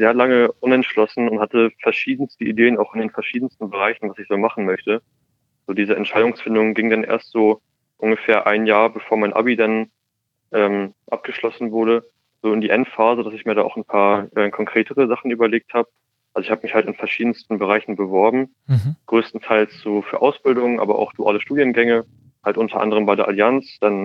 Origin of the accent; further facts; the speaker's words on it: Hamburg, Germany; Ihr habt ja gerade schon gesagt, also ich komme aus Hamburg.